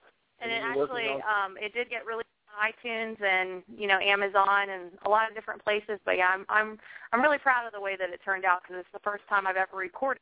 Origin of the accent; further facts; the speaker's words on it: Ohio, United States; You know, I'm from Ohio, so then that'd be a way to locate me.